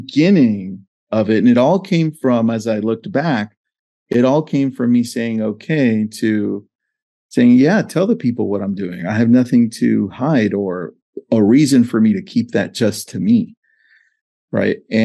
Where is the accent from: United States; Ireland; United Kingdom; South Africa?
United States; Los Angeles, California; So I was born in Los Angeles to Mexican parents.